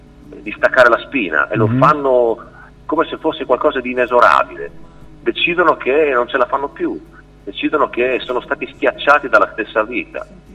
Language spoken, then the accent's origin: Italian; Udine, Friuli-Venezia Giulia, Italy; Allora, io sono un friulano doc, sono di Udine, abito a Udine